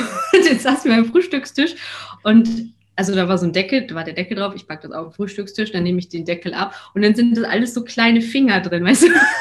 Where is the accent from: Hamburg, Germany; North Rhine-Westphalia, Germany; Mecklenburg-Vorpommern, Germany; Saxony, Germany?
Hamburg, Germany; Ich meine, ich komme aus Hamburg, wir sind sozusagen zurück in die Heimatstadt.